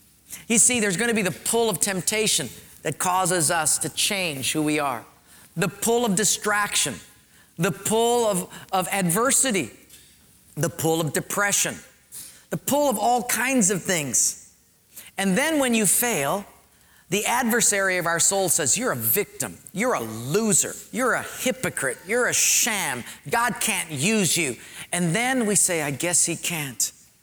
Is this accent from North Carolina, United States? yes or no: no; Honolulu, Hawaii, United States; I was raised in Palolo Valley. We were very poor.